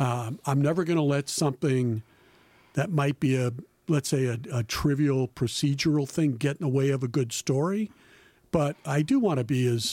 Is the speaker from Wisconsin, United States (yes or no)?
yes; Prairie du Chien, Wisconsin, United States; I grew up in Prairie du Chien.